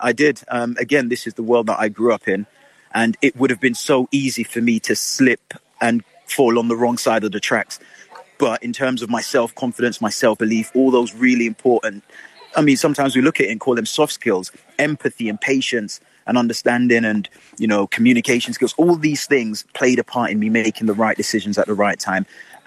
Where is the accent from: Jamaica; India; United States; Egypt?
Jamaica; also born or lived in London, United Kingdom; now in United Kingdom; I actually grew up in North London. And for me, the challenge there was I was brand new to the country. I came from rural Jamaica.